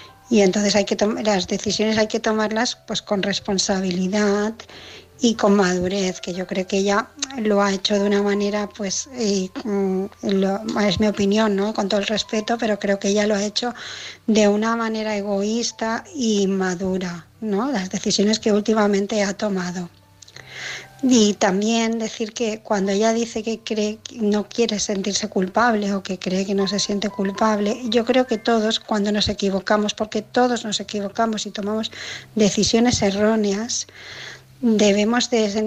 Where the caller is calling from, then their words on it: Barcelona, Catalonia, Spain; de Barcelona